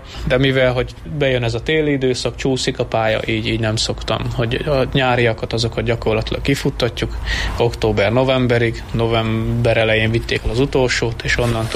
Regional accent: Szentábrahám, Harghita, Romania; also born or lived in Odorheiu Secuiesc / Cristuru Secuiesc; én Székelyudvarhelyen születtem, Szent Ábrahámon nevelkedtem, és úgy költöztünk Székelykeresztúra

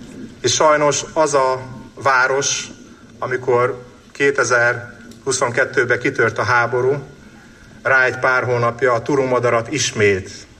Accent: Makkosjánosi, Zakarpattia Oblast, Ukraine; Ez az a hely, ahonnan mi jöttünk. Ez egy olyan vidék, ami a történelmével, kultúrájával, hőseivel és áldozatvállalásával szervesen hozzá tartozik a magyar nemzet egészéhez. Tudják, mikor kinézek otthon az ablakomból, Jánosiba, Makkos Jánosiba

